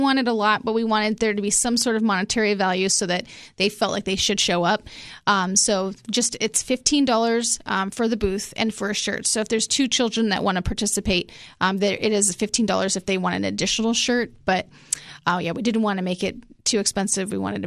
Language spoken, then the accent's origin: English; Hawaii, United States; I'm from Hawaii originally.